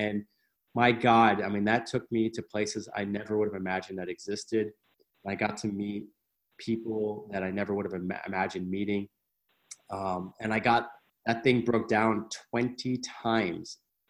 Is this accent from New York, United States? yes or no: yes; New York, United States; now in Medellín, Colombia; I'm from New York.